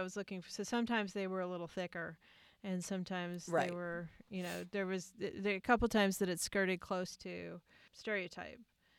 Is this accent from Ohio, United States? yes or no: no; South Dakota, United States; Like when I get off the phone with people from my home state of South Dakota, and I suddenly sound like my husband says, my O's make it to critical length.